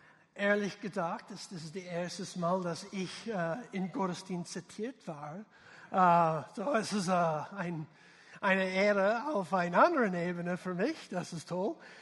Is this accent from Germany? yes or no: no; United States; German is a second language; man merkt, ich bin Amerikaner, nicht ein deutschsprachiger Kerl.